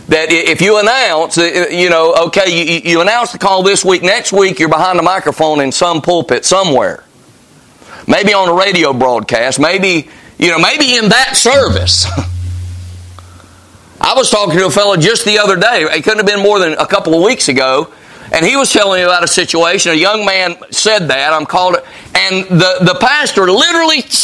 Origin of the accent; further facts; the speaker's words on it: Carthage, North Carolina, United States; Back when I was a kid, and I grew up in North Carolina, by the way. Carthage was my hometown. I think the population now is still what it was when I grew up. So I'm a Southern boy. I'm a North Carolina boy.